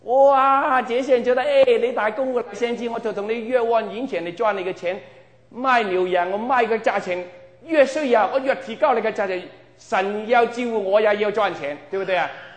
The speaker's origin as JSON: {"language": "Chinese", "region": "Guangdong", "country": "China", "said": "你我是广东人，你慢慢我就可以乱讲"}